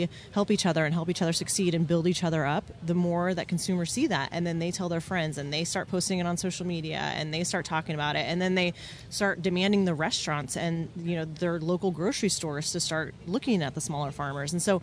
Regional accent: Bakersfield, California, United States; But, you know, in Bakersfield, in my hometown, there's not a lot of small farmers.

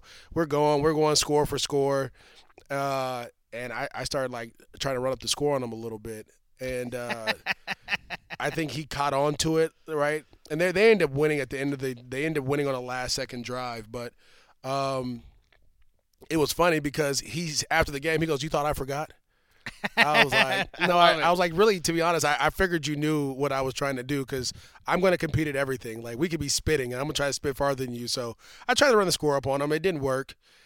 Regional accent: California, United States; I told you I'm from the Bay Area.

